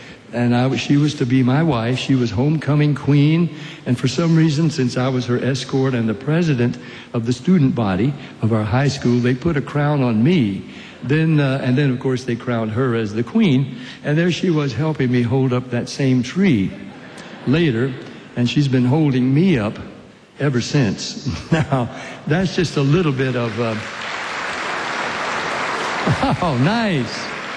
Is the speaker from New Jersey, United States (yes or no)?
no; Nashville, Tennessee, United States; But let me show you just a few pictures of … growing up in Nashville, Tennessee.